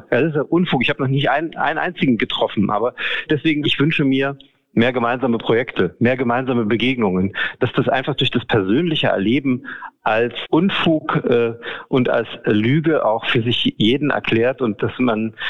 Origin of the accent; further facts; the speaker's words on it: Görlitz, Saxony, Germany; ich bin eigentlich schon auch in meiner Jugend in Görlitz ins Theater gegangen, in Philharmoniekonzerte. Wir haben das große Glück, in Sachsen über eine wirklich extrem reichhaltige Theaterlandschaft zu verfügen